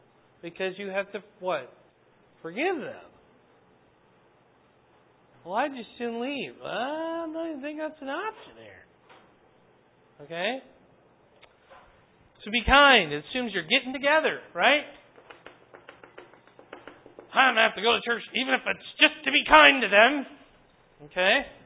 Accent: Wisconsin, United States; I'm from Wisconsin. We have a different alphabet.

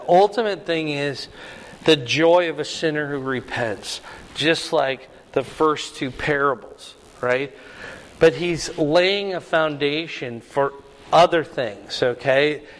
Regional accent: Iowa, United States; growing up, somehow I got in my mind that he was eating corn cobs. Maybe it's because I was from Iowa.

